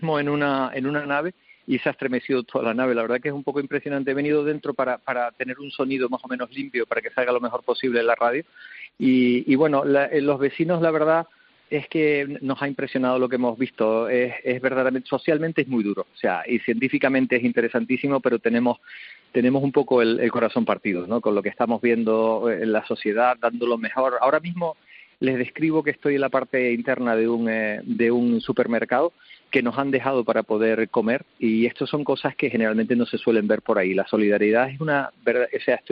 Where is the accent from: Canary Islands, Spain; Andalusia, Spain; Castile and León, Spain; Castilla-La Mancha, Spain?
Canary Islands, Spain; La mayor parte de nosotros somos canarios